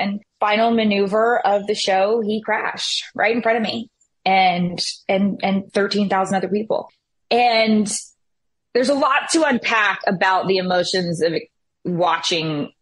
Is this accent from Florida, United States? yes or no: no; Baton Rouge, Louisiana, United States; an hour from where I grew up in Baton Rouge, Louisiana.